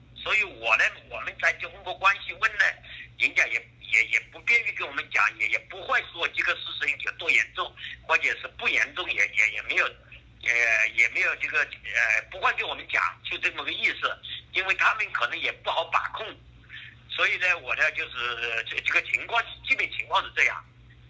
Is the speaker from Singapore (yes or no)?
no; China; 那么我们是中国的制度，我们作为中国人还是要适应中国的制度。